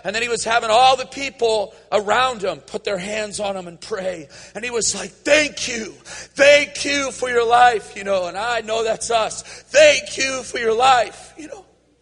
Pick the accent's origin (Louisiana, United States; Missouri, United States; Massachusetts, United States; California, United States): California, United States; Oroville; I grew up in Oroville, and at different times I would be different places, but I would always be yearning to see an outpouring of the Holy Spirit in Oroville.